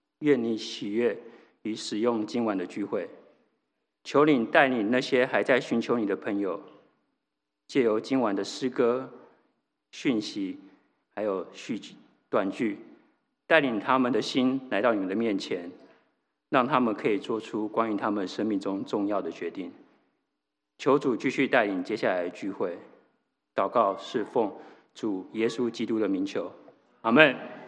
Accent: Taiwan; 我是一个在台湾长大的孩子，台湾是个包容性还蛮大的地方，所以庙宇、佛堂或什么的宗教团体其实都还蛮普遍的。我的家庭呢，在台湾没有特别宗教信仰，

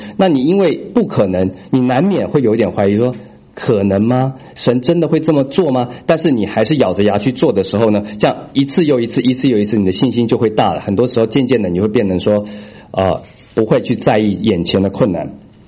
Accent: China; 我们中国人常会讲说真正的平安就是无灾无难叫平安

